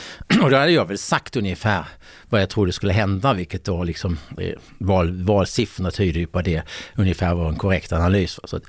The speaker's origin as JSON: {"language": "Swedish", "town": "Helsingborg", "region": "Skåne", "country": "Sweden", "tie": "born there", "said": "Jag var född i Helsingborg."}